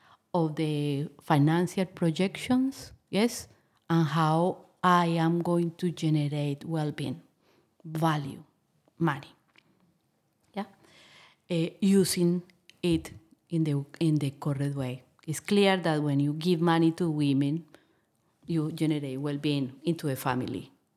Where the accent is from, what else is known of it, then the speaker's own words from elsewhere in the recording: Colombia; English is a second language; It's too much when people target you because you are the Colombians in the town